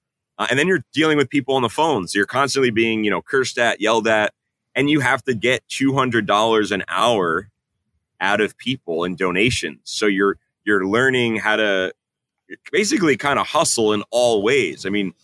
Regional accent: New Jersey, United States; Growing up in New Jersey was really interesting. So I grew up in a Jewish hippie household.

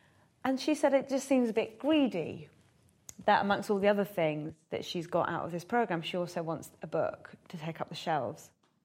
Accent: Iran; I think because I am from Iran, it sounds better coming from me, perhaps more palatable to people

